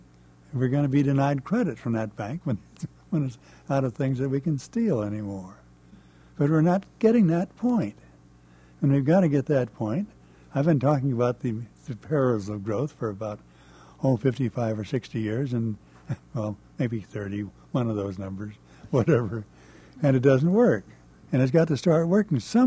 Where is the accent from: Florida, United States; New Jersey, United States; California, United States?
California, United States; Berkeley; born there; When I was born in Berkeley, there were 2 million people in California.